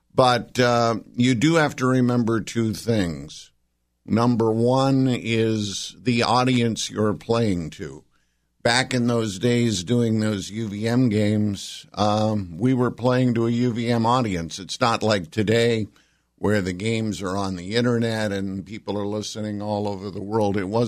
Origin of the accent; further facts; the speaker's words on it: Burlington, Vermont, United States; because I grew up in the Burlington area. I've lived here my whole life.